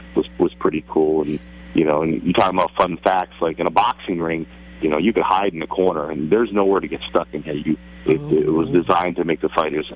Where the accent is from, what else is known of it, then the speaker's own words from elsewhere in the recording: Hunlock Creek, Pennsylvania, United States; I grew up in Hunlock Creek.